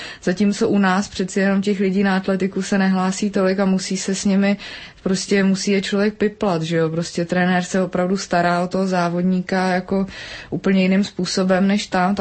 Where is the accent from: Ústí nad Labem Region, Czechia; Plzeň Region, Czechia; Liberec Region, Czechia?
Liberec Region, Czechia; Jablonec nad Nisou; protože já jsem z Jablonce nad Nisou, tak my jsme prostě projížděli Jizerský hory už v 5. třídě